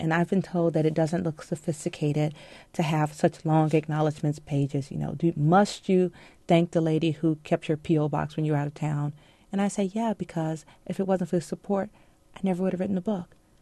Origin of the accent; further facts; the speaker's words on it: Georgia, United States; I learned this when I was a child. I grew up in Georgia.